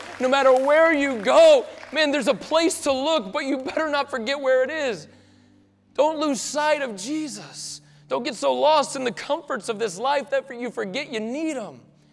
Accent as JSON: {"language": "English", "region": "the South", "country": "United States", "tie": "born or raised there", "said": "I grew up in the South. My parents are Christian."}